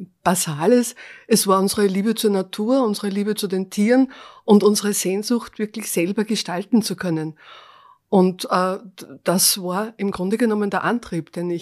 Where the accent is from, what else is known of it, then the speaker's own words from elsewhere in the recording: Perg, Upper Austria, Austria; Wir sind aus der Region, aber nicht aus Windhag. Wir kommen aus Perg, das ist 10 Kilometer weg